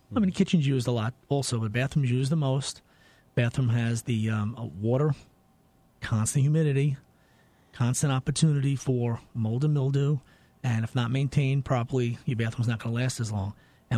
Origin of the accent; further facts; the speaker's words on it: Lindenhurst, New York, United States; Lindenhurst was my hometown. Graduated there from Lindenhurst High School.